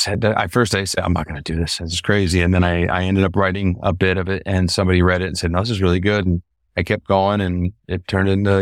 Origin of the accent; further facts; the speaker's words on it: California, United States; now in Costa Rica; Well, I've been living in Costa Rica for over 30 years, and I came from California originally.